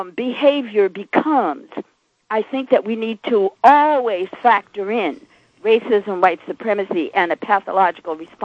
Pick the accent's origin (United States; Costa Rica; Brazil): United States; New York City, New York; especially in New York. I'm a New Yorker.